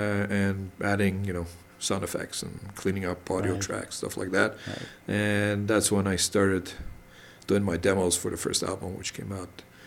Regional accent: Montreal, Quebec, Canada; also born or lived in France; I live in Montreal. I grew up there, but I was actually born in France.

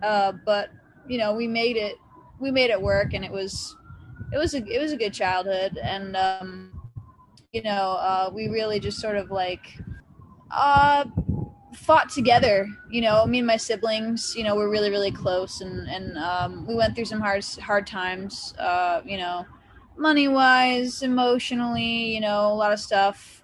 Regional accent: Massachusetts, United States; also born or lived in Connecticut; now in Nashville, United States; Well, I was born in Western Massachusetts, or actually in Connecticut.

